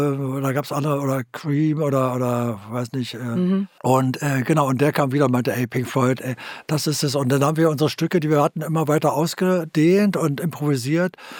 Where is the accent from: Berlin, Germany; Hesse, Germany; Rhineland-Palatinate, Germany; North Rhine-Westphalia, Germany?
Berlin, Germany; also ich komme ja aus Eichkamp